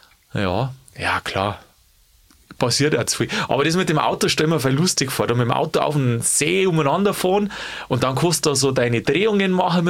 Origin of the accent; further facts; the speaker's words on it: Bavaria, Germany; Weil halt natürlich auch viel bei uns in Oberbayern hier unten sind.